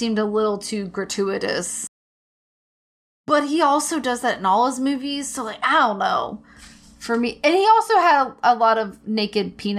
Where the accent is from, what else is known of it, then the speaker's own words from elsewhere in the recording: United States; and maybe this is because I'm an American